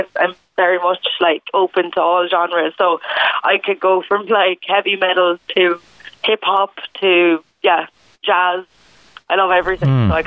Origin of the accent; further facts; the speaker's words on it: Waterford, County Waterford, Ireland; So right in the city centre, basically, of Waterford.